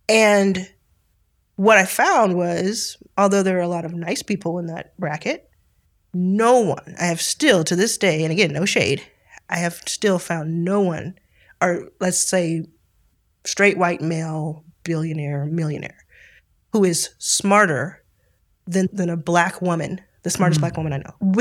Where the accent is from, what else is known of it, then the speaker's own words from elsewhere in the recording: the South, United States; I mean, I'm from South.